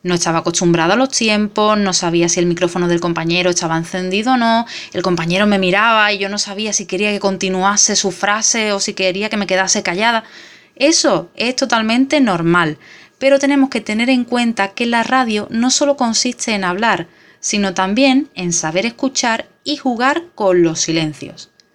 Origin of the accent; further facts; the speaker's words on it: Andalusia, Spain; accent: Andalusian; Soy andaluza y sé de lo que te estoy hablando. No hay nada peor que una pronunciación en falsete. Por supuesto, ya os habréis dado cuenta de que hago la S aspirada y me como la letra del final de alguna palabrita